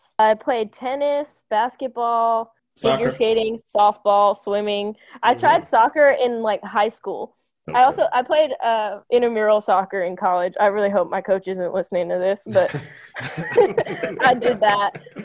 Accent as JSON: {"language": "English", "town": "Bronx", "region": "New York", "country": "United States", "tie": "born or raised there", "said": "if we want to jump all the way back to where I started playing golf, I grew up in the Bronx."}